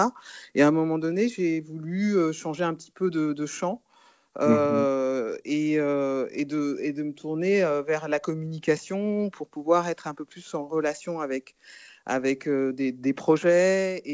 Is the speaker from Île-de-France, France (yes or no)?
yes; Paris, Île-de-France, France; je suis commissaire indépendante basée à Paris. Je suis née à Paris, j'ai grandi dans cette ville.